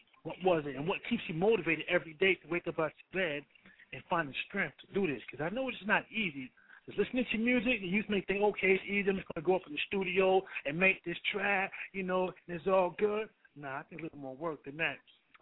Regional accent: Bronx, New York, United States; You know, I'm from the Bronx, like, you know, but I want to know, man, I'm an older guy

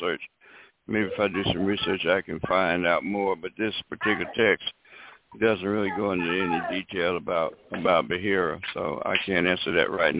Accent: the South, United States; when I was growing up in the South, she would be considered a Negro or a colored woman.

